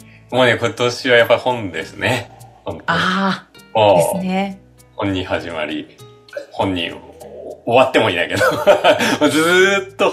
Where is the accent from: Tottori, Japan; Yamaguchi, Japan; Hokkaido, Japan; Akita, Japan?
Hokkaido, Japan; Asahikawa; 子供たちがね、僕の実家の旭川に、確か1週間ぐらいね、泊まりに行って